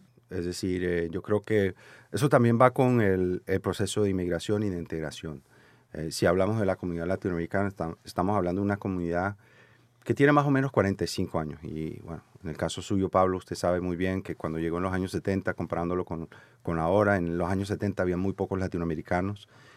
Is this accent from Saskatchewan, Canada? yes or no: no; Quebec, Canada; also born or lived in Colombia; Yo digo, no, yo soy un quebequense de origen colombiano. No solo por haber llegado niño.